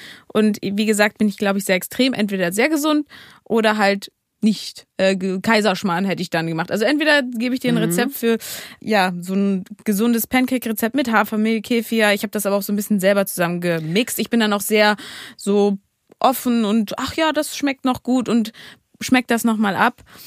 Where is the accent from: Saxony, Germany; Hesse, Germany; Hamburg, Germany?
Hamburg, Germany; auch als Hamburgerin natürlich wichtig.